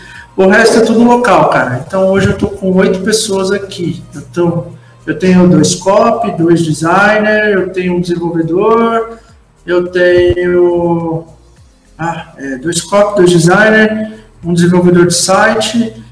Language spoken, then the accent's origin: Portuguese; Marília, São Paulo, Brazil; Eu sou de Marília, interior.